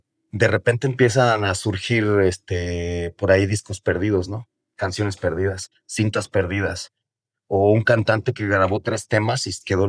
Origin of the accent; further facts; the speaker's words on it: San Luis Potosí, Mexico; born there; Yo nací en San Luis Potosí, en la capital de San Luis Potosí.